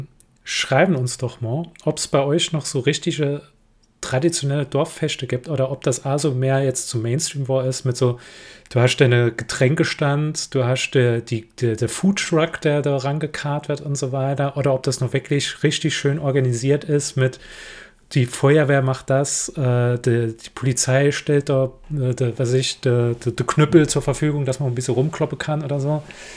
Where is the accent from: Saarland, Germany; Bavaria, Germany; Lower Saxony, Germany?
Saarland, Germany; Saarbrücken; weil ich bin Saarbrücker